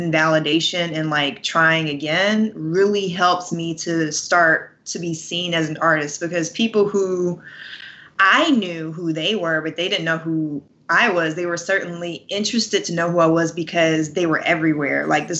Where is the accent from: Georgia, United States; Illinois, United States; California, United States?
Georgia, United States; Atlanta; I'm from Atlanta, like went to school in Atlanta, all the way through college in Atlanta. I'm not leaving here.